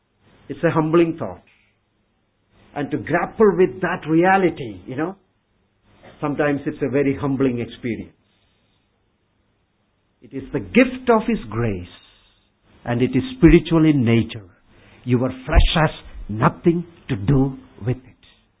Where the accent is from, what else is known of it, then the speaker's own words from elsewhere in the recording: Kerala, India; first language Malayalam; English is a second language; In my mother tongue, you know, Malayalam language, verse 4 reads, Kripavaram, which means grace gift.